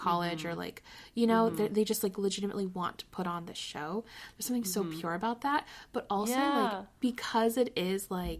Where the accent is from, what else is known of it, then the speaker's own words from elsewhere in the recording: Pennsylvania, United States; I grew up in Pennsylvania. There obviously was more community theater productions